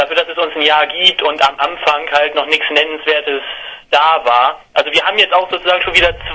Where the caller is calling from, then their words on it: Bremen, Germany; Bremen. Horn, genau.